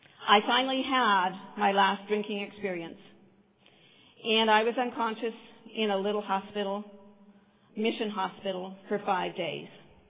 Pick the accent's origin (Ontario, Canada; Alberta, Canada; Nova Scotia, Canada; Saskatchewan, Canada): Saskatchewan, Canada; Saskatoon; I'm from Saskatoon, Saskatchewan, Canada.